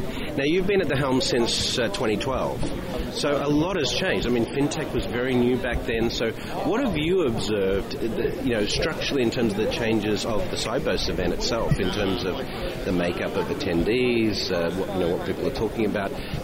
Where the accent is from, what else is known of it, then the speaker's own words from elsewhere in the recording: Netherlands; So I'm from the Netherlands.